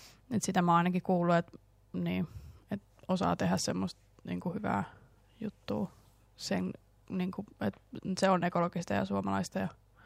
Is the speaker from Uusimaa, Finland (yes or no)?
no; Oulu, North Ostrobothnia, Finland; Oulussa, mistä mä oon kotoisin